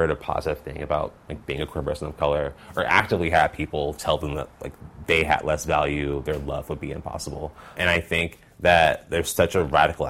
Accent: Mobile, Alabama, United States; I started in my hometown of Mobile, Alabama. It was really important for me to start in my hometown

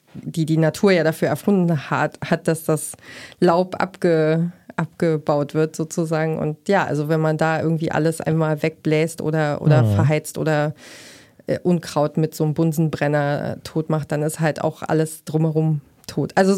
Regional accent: Berlin, Germany; Ich bin ursprünglich aus Berlin. Und das ist dann aber, also der Dialekt ist dann, glaube ich, irgendwann verloren gegangen über die vielen Umzüge und Neuanfänge und Wohnungswechsel und so.

